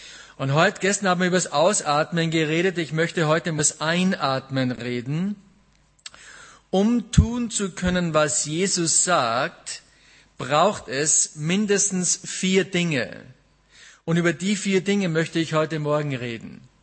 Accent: Schladming, Styria, Austria; Ich bin aus Österreich, Schladming, ist in der Nähe von Salzburg.

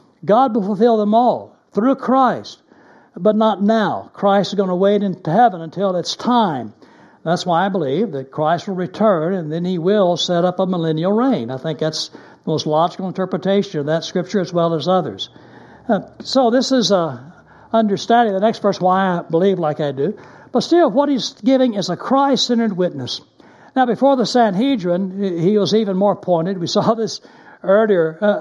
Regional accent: Texas, United States; now in Germany; Now, I grew up in Texas, and Texas has lots of poison snakes. I was glad when I came to Germany

